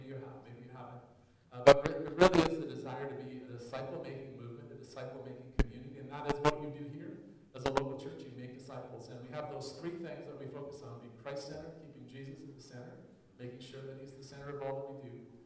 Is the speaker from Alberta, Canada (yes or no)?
yes; Stony Plain, Alberta, Canada; I'm not from Calgary. I'm from Stony Plain. I'm one of you.